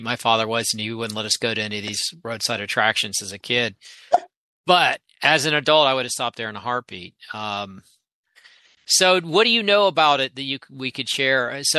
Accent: Gainesville, Florida, United States; It's possible because, you know, I grew up in Gainesville and we would go to Cedar Key.

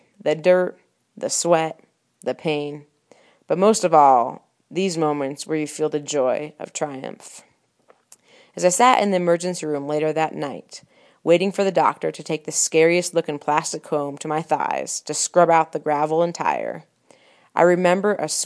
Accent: Seattle, Washington, United States; So I grew up in Seattle, where we had fields called Syntrex.

